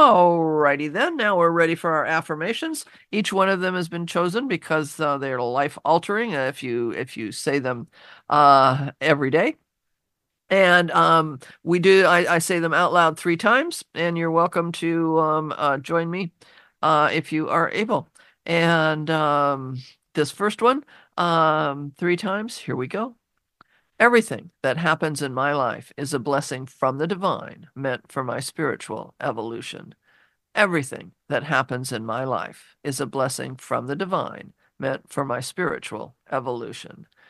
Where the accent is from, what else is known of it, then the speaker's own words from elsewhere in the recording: Seattle, Washington, United States; remember, you know that I grew up in Laurelhurst and spent my very young childhood in football season at Husky Stadium.